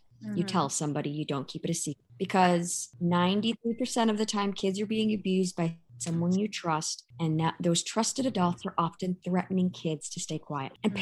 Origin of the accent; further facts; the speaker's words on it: Illinois, United States; I started in my home state of Illinois.